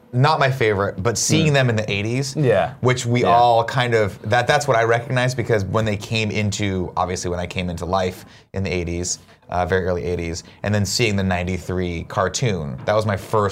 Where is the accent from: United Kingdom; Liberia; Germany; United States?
United States; San Bernardino, California; I go, oh, that's my hometown. That's where I'm from.